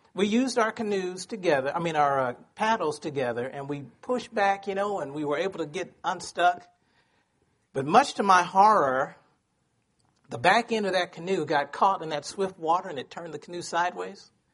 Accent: Texas, United States; I grew up in Texas, and I'm a country boy. I used to love going fishing.

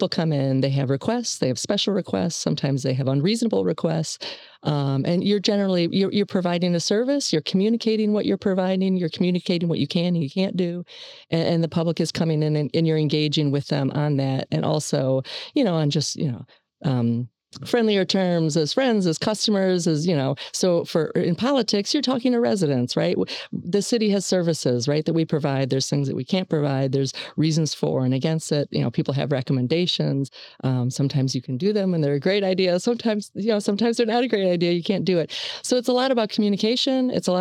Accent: Cleveland, Ohio, United States; So I grew up in Cleveland, Ohio. I went to school there.

